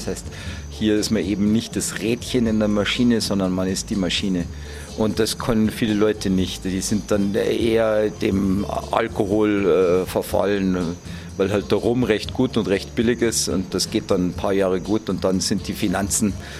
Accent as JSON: {"language": "German", "region": "Bavaria", "country": "Germany", "tie": "born or raised there", "also_born_or_lived": "Munich", "moved": "yes", "lives_now": "Costa Rica", "said": "Bin in München geboren und am Chiemsee aufgewachsen und lebe seit 25 Jahren hier in Costa Rica. Immer in Matapalo, aber oben in den Bergen."}